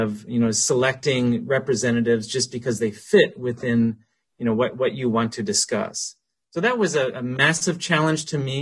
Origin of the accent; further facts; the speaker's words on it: Ontario, Canada; So as I said, I grew up in Canada, Ontario.